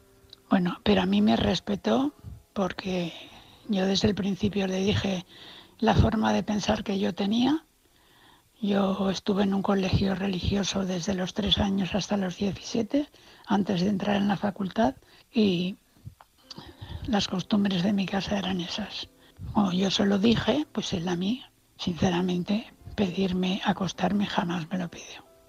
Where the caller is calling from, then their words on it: Valencia, Valencian Community, Spain; de Valencia.